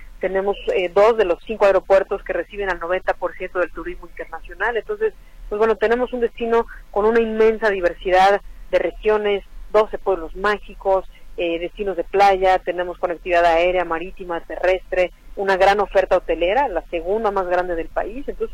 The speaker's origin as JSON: {"language": "Spanish", "region": "Mexico City", "country": "Mexico", "tie": "born there", "said": "yo soy nacida en la Ciudad de México y apenas hace 6 años fui invitada a encabezar la Secretaría de Turismo del Estado de Yucatán."}